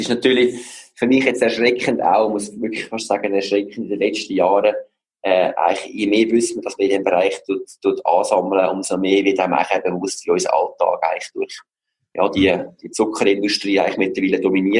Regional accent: Switzerland; als Schweizer denke ich, haben wir auch das Glück

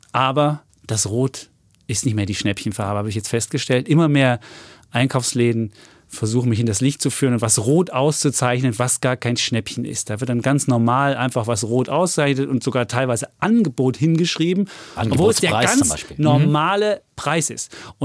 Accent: Leipzig, Saxony, Germany; ich bin als Leipziger.

